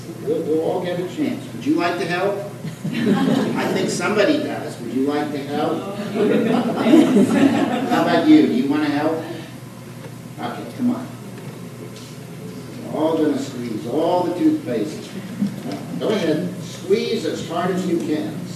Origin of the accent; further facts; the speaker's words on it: Pennsylvania, United States; When I was your age in the church I grew up in near Philadelphia, Pennsylvania, we used to sing a little song